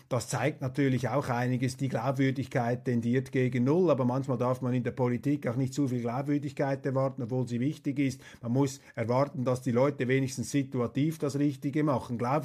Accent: Switzerland; Und als Schweizer, das muss ich auch immer wieder hinausstreichen, schaue ich ja von außen auf Deutschland.

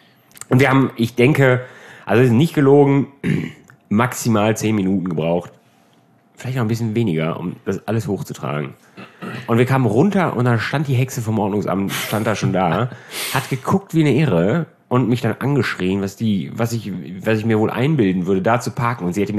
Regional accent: Norf, North Rhine-Westphalia, Germany; Ich komme aus Norf, tatsächlich.

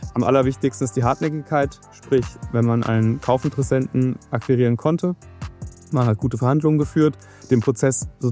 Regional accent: Marburg, Hesse, Germany; also born or lived in Frankfurt; ich komme aus Mittelhessen, aus Marburg, habe auch einige Jahre in Frankfurt gelebt und gearbeitet

